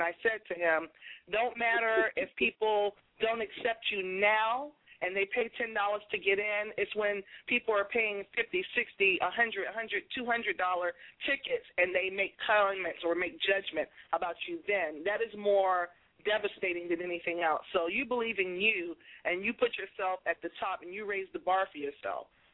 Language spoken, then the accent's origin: English; Boston, Massachusetts, United States; from my hometown, Boston, you know.